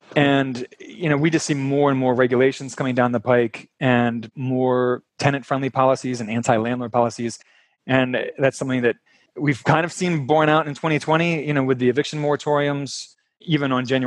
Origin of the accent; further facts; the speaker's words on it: Baltimore, Maryland, United States; We met in Baltimore. I'm from Baltimore.